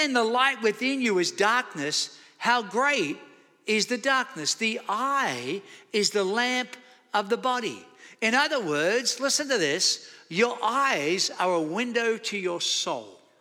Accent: Australia; I live on the water. I love the water. I've got a boat. I've got a jet ski. My whole life I've been on the water. I'm from Australia, for goodness sake. I grew up on beaches every day.

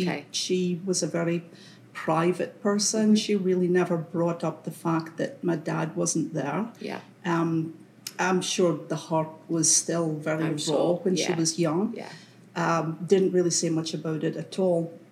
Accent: Cairnbulg, Scotland, United Kingdom; born there; I was born in Cairnbolg, Scotland, which is a very, very small village, fishing village on the east coast of Scotland.

